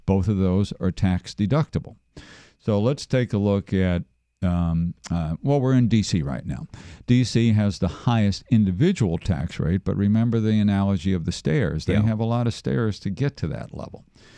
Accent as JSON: {"language": "English", "region": "Maryland", "country": "United States", "tie": "born or raised there", "said": "I'm born and raised in Maryland."}